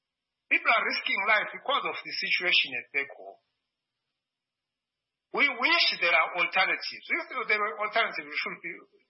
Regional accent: South Africa; I'm a South African voters.

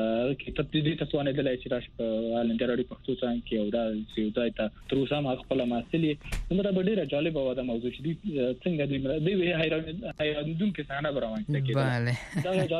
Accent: Wardak, Afghanistan; زه اصل کې د وردګو د ولایت څخه یم

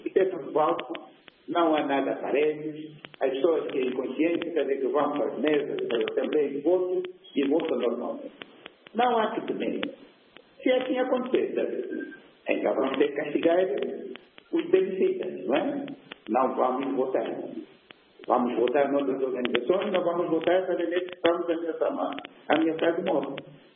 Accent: Angola; Nós somos angolanos

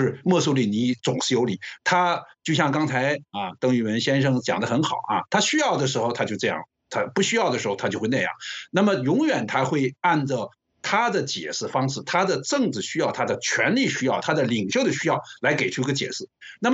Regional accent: China

